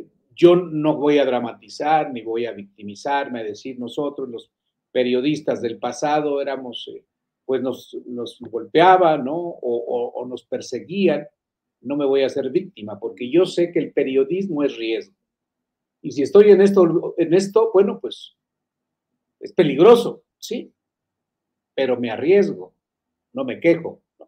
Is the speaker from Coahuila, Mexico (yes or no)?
no; Jerez, Zacatecas, Mexico; yo acabo de estar en Jerez hace poco, ¿no? Mi tierra, voy a Fresnillo cada rato